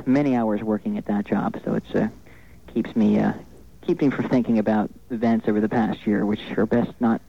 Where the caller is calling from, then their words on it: Philadelphia, Pennsylvania, United States; I'm calling from Philadelphia.